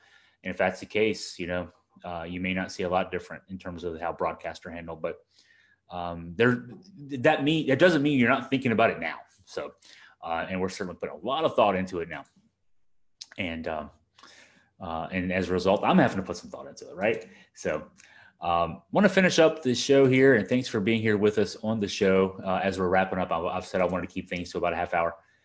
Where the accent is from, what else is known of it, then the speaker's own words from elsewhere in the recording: Staunton, Virginia, United States; My hometown, which is one town over, Stanton, Virginia, has a recreation of the Globe Theater, the Blackfriars Playhouse American Shakespeare Center.